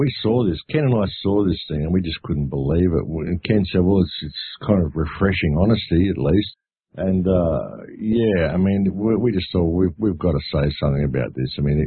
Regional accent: Australia; now in United Kingdom; You're in England. I'm going, yeah, but I'm from Australia, so.

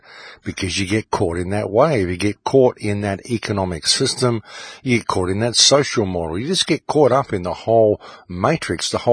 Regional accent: Australia; Just because I'm an Australian and we love to swear.

